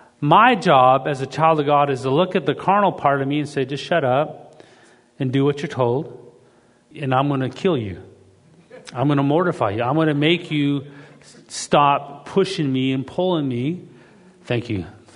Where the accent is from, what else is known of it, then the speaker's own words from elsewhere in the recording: Canada; Now, I'm from Canada. I mean, an hour and a half is like going from one neighborhood to the next neighborhood.